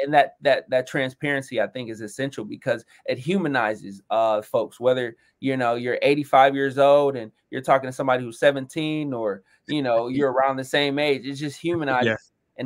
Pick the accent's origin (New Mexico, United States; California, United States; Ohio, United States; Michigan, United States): Michigan, United States; Detroit; I'm originally from Detroit, but I moved to where I currently live, Grosse Pointe.